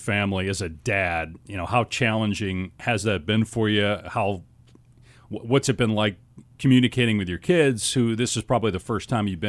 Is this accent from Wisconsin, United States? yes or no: yes; Madison, Wisconsin, United States; And I grew up in Madison, Wisconsin